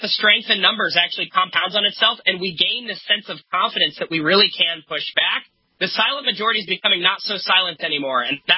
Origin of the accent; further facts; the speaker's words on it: San Diego, California, United States; I'm from California, I'm from San Diego.